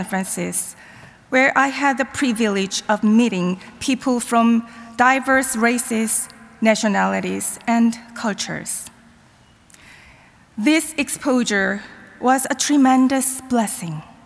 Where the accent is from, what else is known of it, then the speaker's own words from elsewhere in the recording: South Korea; moved away as an adult; now in United States; I was born and raised in Korea and came to the United States in my 30s. All my education and work experience were in Korea, a country that takes pride in its ethnic homogeneity.